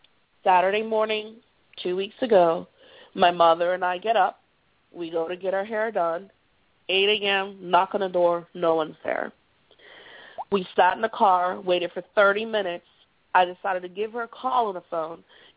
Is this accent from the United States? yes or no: no; Brazil; My mother and I are black. We're from Brazil.